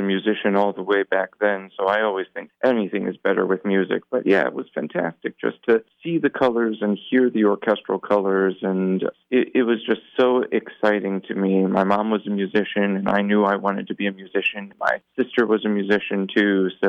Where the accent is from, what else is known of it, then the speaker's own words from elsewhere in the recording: Essexville, Michigan, United States; Oh, growing up in Essexville, it was all about the fireworks. Essexville is right on the outskirts of Bay City, Michigan, which prides itself on having the state's largest fireworks celebration.